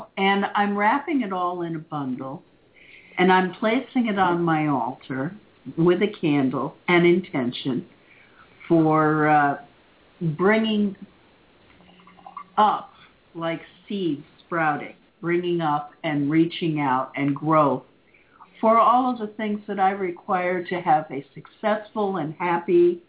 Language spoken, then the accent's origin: English; Ireland; And I'm Irish.